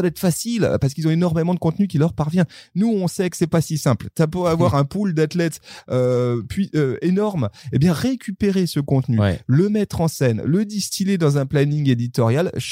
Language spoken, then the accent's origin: French; Auvergne-Rhône-Alpes, France; je suis au Savoyard, voire même je suis à côté. Je viens d'à côté de Salange.